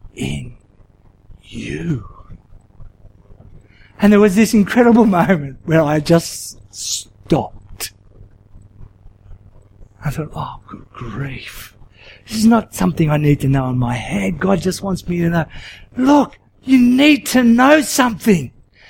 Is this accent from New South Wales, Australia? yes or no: yes; Sydney, New South Wales, Australia; My heritage is dairy farming, and as a kid, albeit I grew up in Sydney